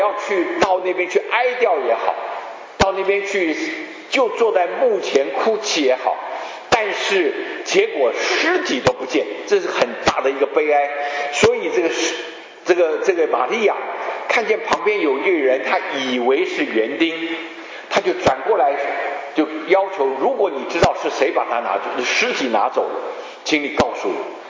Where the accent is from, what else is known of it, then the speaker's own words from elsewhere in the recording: Jiangsu-Zhejiang, China; 啊，以我们江浙人的话，这是实在是很沉得住气